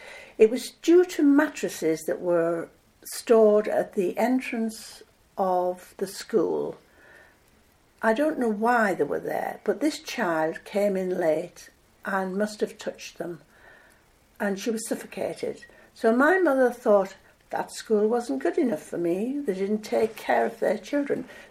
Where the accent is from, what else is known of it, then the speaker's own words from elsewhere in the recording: Yarm, North East England, United Kingdom; Well, I've lived in Egglescliffe for 16 years, but I was born in Yarm.